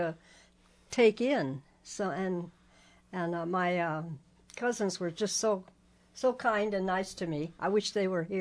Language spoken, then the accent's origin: English; Kautokeino, Troms og Finnmark, Norway; My hat tells me that I come from Kautokeino in northern Norway.